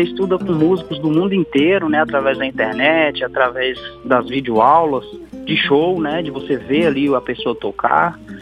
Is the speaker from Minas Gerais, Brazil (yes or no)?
yes; Minas Gerais, Brazil; also born or lived in São Paulo; Eu nasci em São Paulo e fui criado em Minas Gerais pela minha família, sabe?